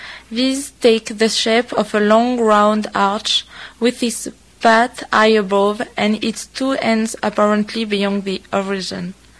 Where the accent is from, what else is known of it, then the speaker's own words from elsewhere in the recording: Besançon, Bourgogne-Franche-Comté, France; English is a second language; I come from Besançon, a town in the east of the France. It's close to Saint-Étienne, it's close to Switzerland. It's a little town where I grew up, and I stay here.